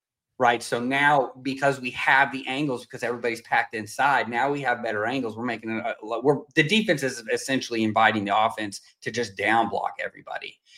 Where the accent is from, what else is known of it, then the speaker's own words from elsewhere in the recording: Kansas City, Missouri, United States; if you remember, I grew up in Kansas City, so the power I of Nebraska, a lot of 21 person.